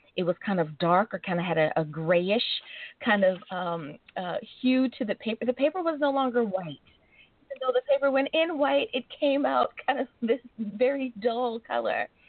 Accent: United States; of course, my home country coming in at number 1 is the great United States of America.

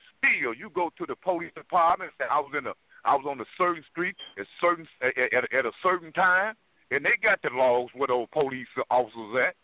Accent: Memphis, Tennessee, United States; Memphis, Tennessee, when I go home to Memphis, Tennessee, the white officers don't talk bad to me.

